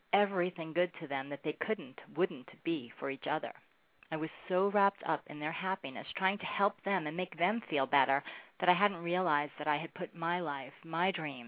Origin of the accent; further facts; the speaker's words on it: Brooklyn, New York, United States; I grew up in Brooklyn among wise guys, my father one of them